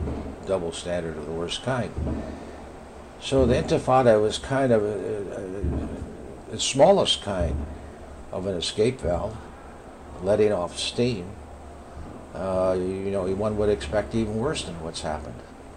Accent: United States; Well, I suppose as an American, and because I know so much about it

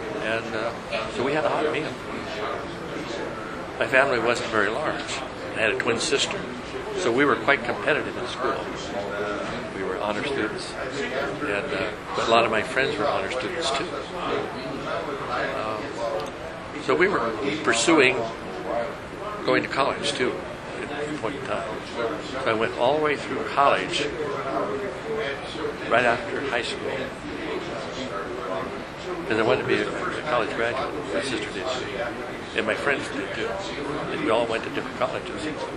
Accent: Linden, Canada; Farming community of about 1,500 people when I grew up in Linden.

